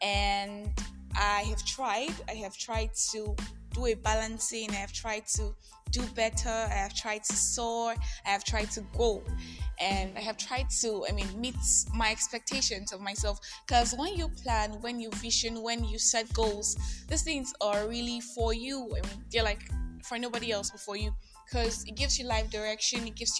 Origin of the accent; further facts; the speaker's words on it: Nigeria; I am that Nigerian Christian talk colleague.